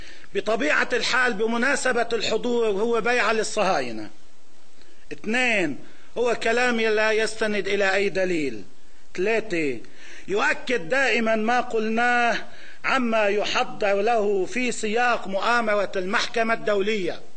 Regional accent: Lebanon; أن لا نتدخل كلبنانيين فيما يجري في سوريا

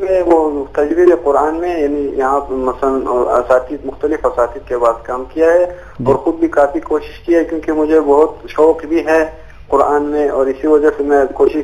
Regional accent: Quetta, Balochistan, Pakistan; میں کوئٹہ کا ہوں

